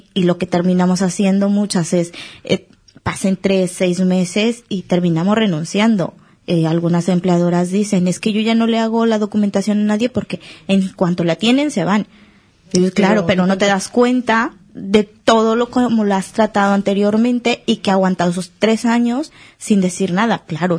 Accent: Mexico; now in Spain; Yo soy mexicana, llevo ya aquí 8 años en España, pasé los primeros 6 años en Madrid, trabajando como interna.

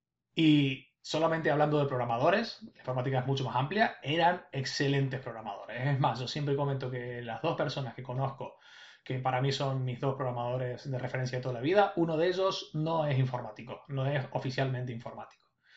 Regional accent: Córdoba, Argentina; de donde vengo yo, en mi amada Córdoba, Argentina

